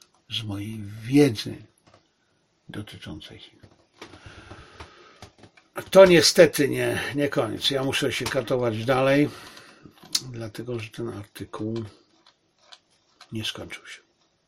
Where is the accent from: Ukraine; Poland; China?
China; A ja jestem Chińczyk, ta moja chińska część mojego jestestwa jest pogrążona w żalu.